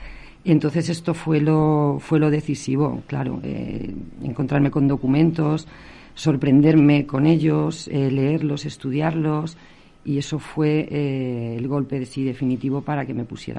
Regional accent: La Roda, Castilla-La Mancha, Spain; como española y sobre todo como rodense, haciendo un estudio de historia local

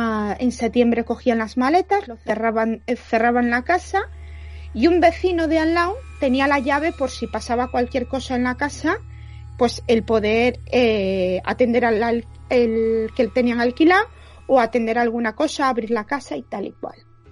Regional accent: Cantabria, Spain; Yo soy de Cantabria. Yo soy norteña, no más poder.

